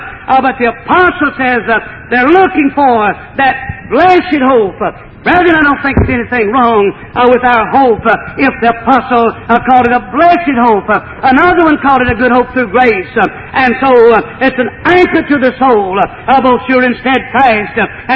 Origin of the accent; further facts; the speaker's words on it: Franklin, Tennessee, United States; I have a very good friend that at Franklin, Tennessee, my hometown.